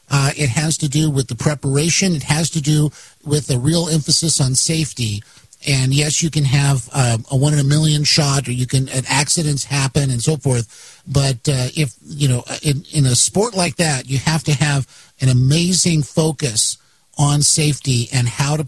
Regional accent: Texas, United States; Now, when I was young, when I was a kid, we were growing up in Texas.

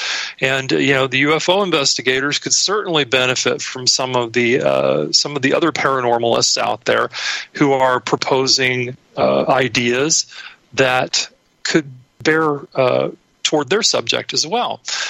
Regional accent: San Antonio, Texas, United States; my hometown of San Antonio, Texas, now has apparently a what they call Bigfoot research organization there, because there have been some sightings in that area. Now, I grew up in that area.

